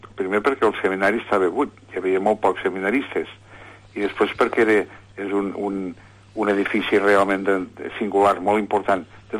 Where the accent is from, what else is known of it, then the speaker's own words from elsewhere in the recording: Lleida, Catalonia, Spain; born there; Jo vaig néixer a Lleida, l'any 1945, al desembre del 45.